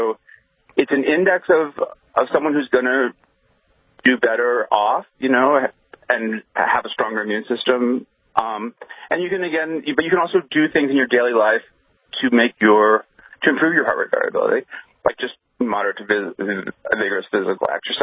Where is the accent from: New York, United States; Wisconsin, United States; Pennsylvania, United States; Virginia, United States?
New York, United States; New York City; I'm from New York City, and, you know, I'm lucky enough to have been able to get out of the city a lot.